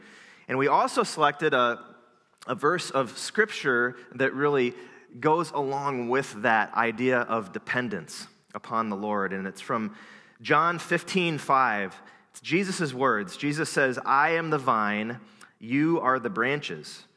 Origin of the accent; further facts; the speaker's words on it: Iowa, United States; I'm from Iowa, so it's not as big of a deal